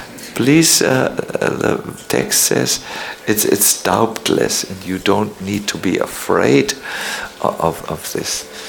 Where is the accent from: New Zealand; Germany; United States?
Germany; North Germany; I'm from North Germany. We are not humble people.